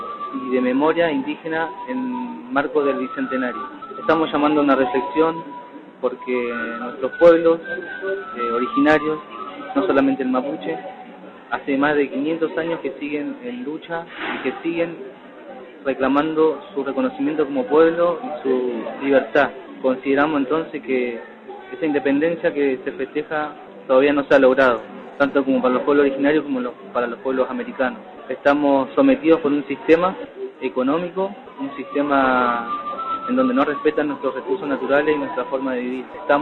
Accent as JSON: {"language": "Spanish", "town": "Moreno", "region": "Buenos Aires Province", "country": "Argentina", "tie": "born or raised there", "said": "Precisamente yo crecí en Moreno"}